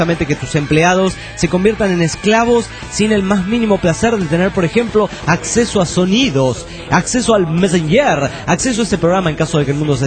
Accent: Colombia; yo viví toda mi infancia también en Colombia.

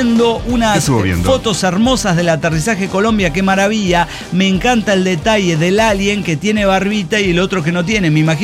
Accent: Mexico; el mismo año que fue el aterrizaje en mi país, México lindo y querido

